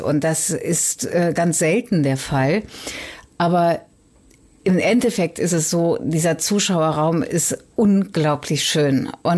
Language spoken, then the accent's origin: German; Cologne, North Rhine-Westphalia, Germany; Ich komme aus Köln und Köln ist in Hässlichkeit nicht zu toppen.